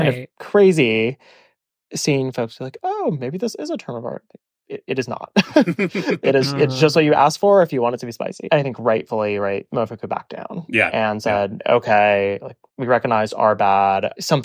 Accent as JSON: {"language": "English", "region": "Midwest", "country": "United States", "tie": "born or raised there", "said": "But growing up in the Midwest, we had both."}